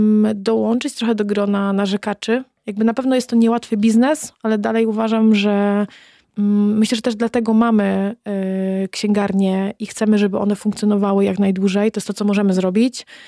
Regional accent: Wągrowiec, Greater Poland Voivodeship, Poland; zabierali mnie do księgarni w mojej rodzinnej miejscowości w Wągrowcu, bo ja pochodzę z Wągrowca.

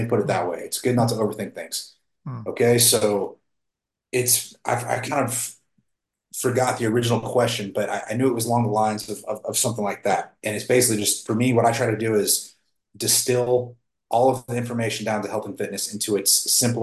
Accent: United States; I'm American, and like capitalism is that's kind of the American way, right?

